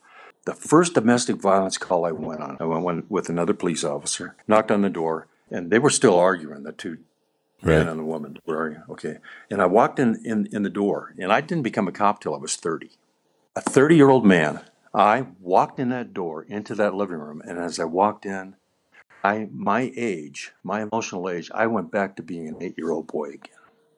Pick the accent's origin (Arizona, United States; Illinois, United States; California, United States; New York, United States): California, United States; Glendale; born there; I was conceived in Cleveland, Ohio, and but I was born in Glendale, California.